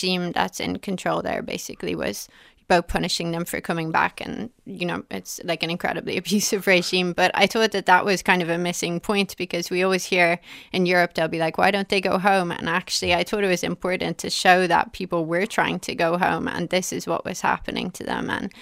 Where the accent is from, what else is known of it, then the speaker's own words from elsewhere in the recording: Ireland; just were stuck because they didn't have the ability to get on a plane and fly somewhere like we do as Irish people.